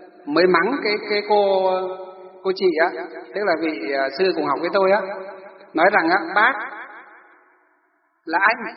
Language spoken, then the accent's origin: Vietnamese; Hòa Bình, Vietnam; lên tỉnh Hòa Bình, cái tỉnh mà quê hương của tôi đó